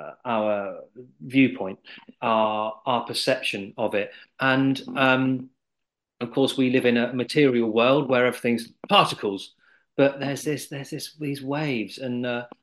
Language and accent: English; Glastonbury, South West England, United Kingdom; I'm from Glastonbury